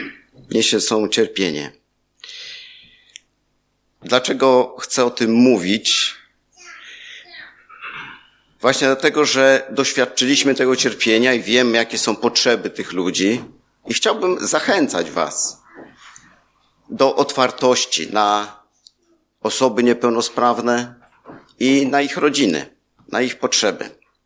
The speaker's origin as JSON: {"language": "Polish", "town": "Połczyn-Zdrój", "region": "West Pomeranian Voivodeship", "country": "Poland", "tie": "born there", "said": "Ja jestem związany z Połczynem Zdrojem, tym, że tu się urodziłem. Urodziłem się w tym mieście, ale nie pamiętam tego."}